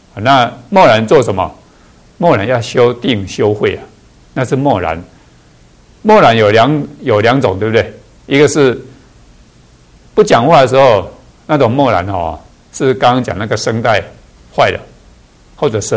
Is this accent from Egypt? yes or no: no; China; 我们中国人啊，东西那么多没吃完啊，通通跟他放到肚子里面去